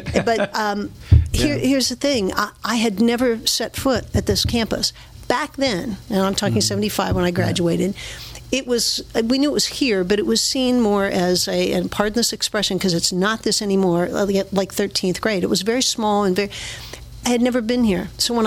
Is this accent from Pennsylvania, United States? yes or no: yes; Pennsylvania, United States; I grew up in the Cove. I have very fond memories of coming to Altoona with my grandparents to come to the city and go shopping at Gables in the bustling downtown